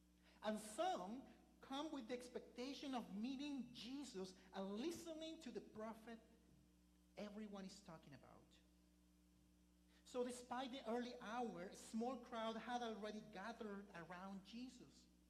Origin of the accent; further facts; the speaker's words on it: Chile; I come from Chile, very down then in the there in the planet, and we knew about it.